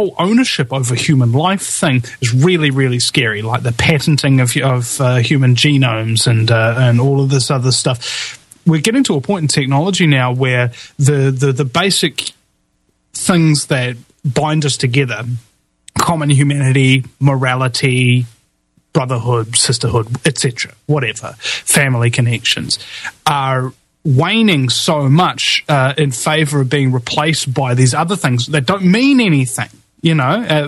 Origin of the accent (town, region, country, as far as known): New Zealand